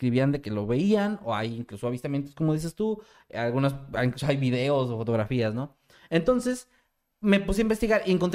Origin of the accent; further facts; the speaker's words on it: Mexico; también me llena de orgullo como mexicano decir